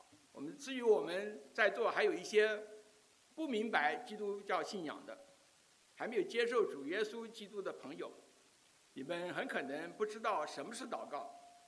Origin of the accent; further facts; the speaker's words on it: Taiwan; 记得我小时候在台湾长大的时候，都要背诵青年守则十二条啊